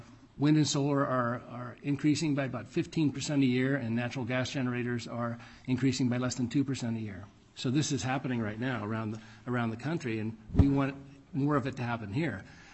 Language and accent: English; Des Moines, Iowa, United States; My hometown of Des Moines, Iowa, just attracted the next U.S. data center that Apple's building